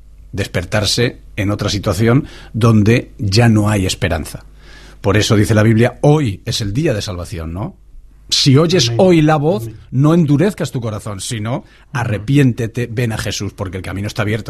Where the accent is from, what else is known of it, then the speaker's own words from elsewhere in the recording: Salamanca, Castile and León, Spain; Yo soy de Salamanca precisamente